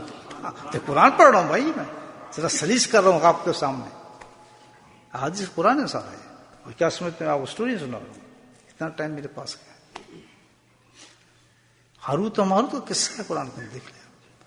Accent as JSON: {"language": "Urdu", "country": "Pakistan", "moved": "yes", "said": "میں عرصے کے بعد پاکستان گیا, کوئی 8 سال کے بعد شاید پاکستان گیا. تو جب میں اپنے شہر میں گیا اور میں ٹرین سے اترا"}